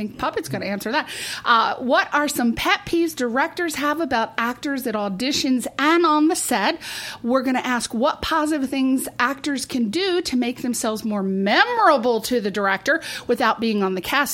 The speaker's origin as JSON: {"language": "English", "region": "East Coast", "country": "United States", "lives_now": "Los Angeles, United States", "said": "I'm from the East Coast. We're all crazy over there. We come out to LA and people are like, what's wrong with her? Is she from the East Coast?"}